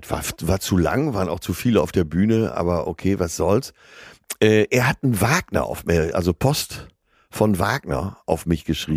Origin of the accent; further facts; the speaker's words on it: Hamburg, Germany; als Hamburger